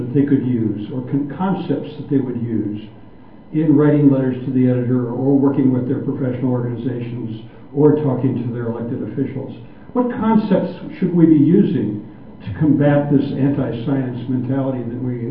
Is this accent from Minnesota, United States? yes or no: yes; Duluth, Minnesota, United States; I'm from Duluth, Minnesota.